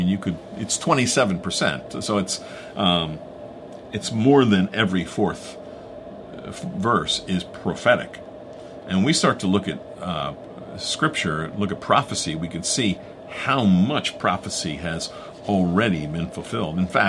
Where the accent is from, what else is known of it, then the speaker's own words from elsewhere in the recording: New Jersey, United States; I was going to say the city, you can tell where I'm from Jersey.